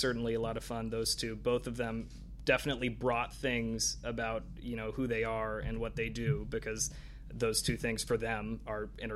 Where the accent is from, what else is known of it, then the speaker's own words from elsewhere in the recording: Upland, California, United States; I grew up in Upland, which is about an hour mm-hmm. east of here.